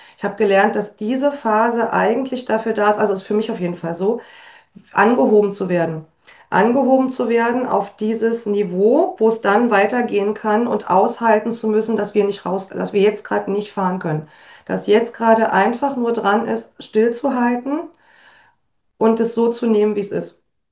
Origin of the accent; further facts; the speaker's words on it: East Germany, Germany; ich komme ja aus dem Osten und meine Familie, die hat es nicht so mit Unternehmertum.